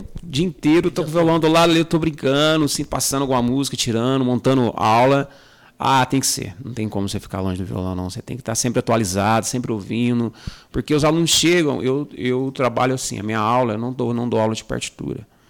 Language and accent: Portuguese; Guaxupé, Minas Gerais, Brazil; sou de Guaxupé, sou nascido e criado, morei muito tempo ali no Catetos, aí na divisa com, aí no bairro abaixo, Vila Toninho Zeitune. Sou filho de São João Batista, Dona Erminda. Guaxupeano mesmo.